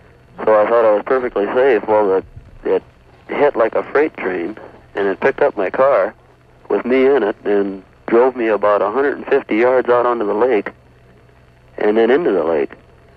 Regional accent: Mound, Minnesota, United States; I'm from Mound. I live on Island Park, though.

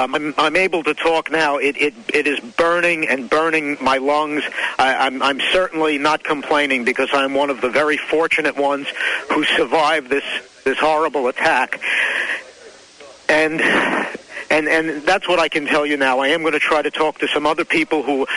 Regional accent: Glen Rock, New Jersey, United States; I ran into a gentleman from my hometown of Glen Rock, Stuart Morrell.

